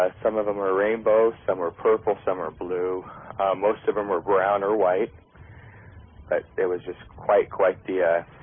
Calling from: Boise, Idaho, United States; I'm calling from Boise, Idaho.

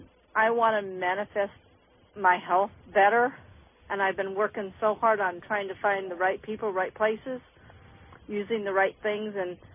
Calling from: Washington, United States; from Washington State.

